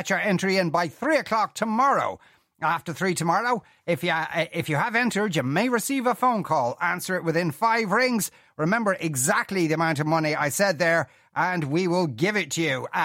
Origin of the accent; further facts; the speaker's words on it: Australia; I'm a bushman. Yeah, I'm Australian.